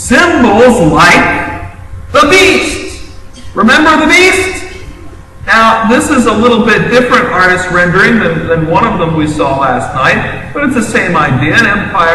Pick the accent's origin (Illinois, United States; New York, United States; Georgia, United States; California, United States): New York, United States; As a New Yorker and not a mountain man